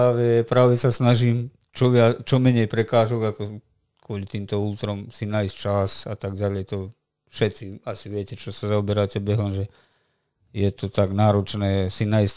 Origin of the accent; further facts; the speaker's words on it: Serbia; nie si Slovák, ale si Srb, proste som Slovák zo Srbska